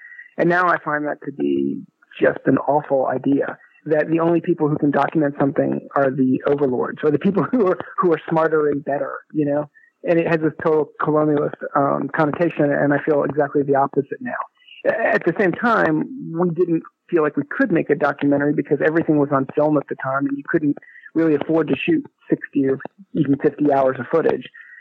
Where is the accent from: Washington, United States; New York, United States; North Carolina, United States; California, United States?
North Carolina, United States; Chapel Hill; I grew up in Chapel Hill, which is where I am now.